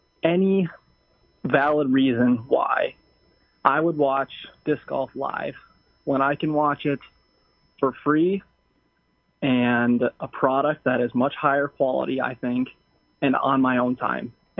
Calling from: Twin Cities, Minnesota, United States; I'm calling from the Twin Cities in Minnesota.

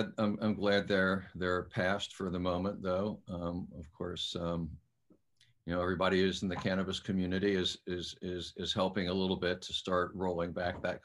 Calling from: Oakland, California, United States; I am calling you from high in the hills of Oakland, California.

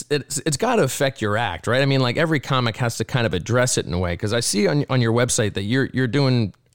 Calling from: Edmonton, Alberta, Canada; We're calling from Edmonton right now.

